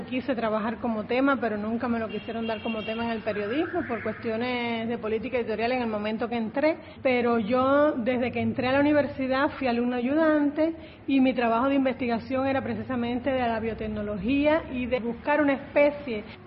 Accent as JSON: {"language": "Spanish", "region": "Holguín", "country": "Cuba", "tie": "born or raised there", "also_born_or_lived": "Bayamo / Pinar del Río", "said": "Nací en Bayamo, pero mis padres se iban cuando era muy pequeña y de ahí pues hice estudios, por ejemplo, secundaria y pre en la Guanal de Holguín, la universidad en Pinal del Río."}